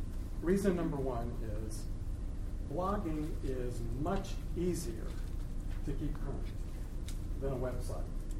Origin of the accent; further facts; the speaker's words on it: Pensacola, Florida, United States; And then the hurricane hit Pensacola, Florida, my hometown, where my mom and all the family lives down here.